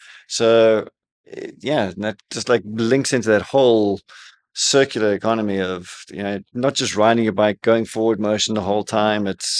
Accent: South Africa; growing up in South Africa, there's a lot of hills.

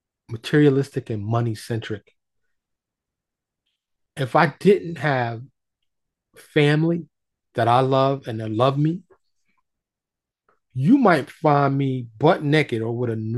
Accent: New York City, New York, United States; born there; You know, I was born in New York City, major metropolis filled with millions and millions of people

